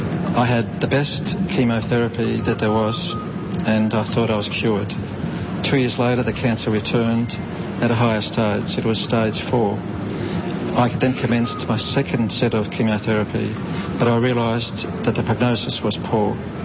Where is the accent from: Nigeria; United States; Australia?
Australia; I'm from Australia.